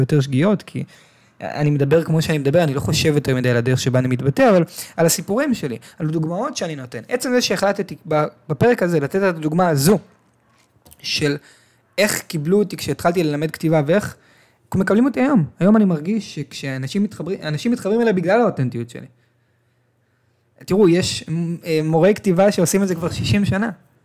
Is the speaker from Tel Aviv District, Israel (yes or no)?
yes; Tel Aviv, Tel Aviv District, Israel; born there; ואני נולדתי בתל אביב